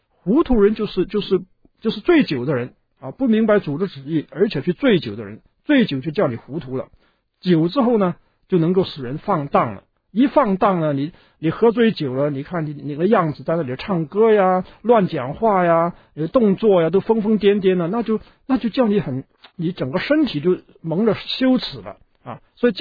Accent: Hong Kong; 我们在香港长大的呢，广东话的出言秽语是什么呢？我都很清楚。

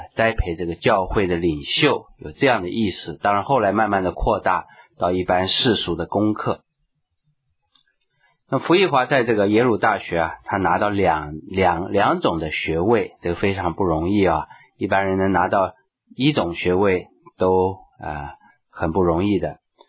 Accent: China; 我们中国人都很看重名字，所以我们父母来命名的时候，这个名字一定是很好的意思

